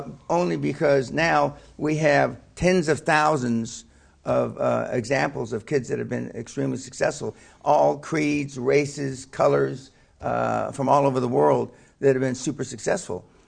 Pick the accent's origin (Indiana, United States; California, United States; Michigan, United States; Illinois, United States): California, United States; Los Angeles; When I was growing up in East L.A., my dad used to say